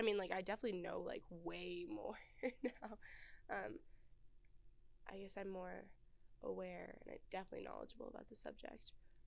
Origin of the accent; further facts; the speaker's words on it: East Coast, United States; So even where I'm from, like I'm from the East Coast, New York, New Jersey area, that would be awesome to see that.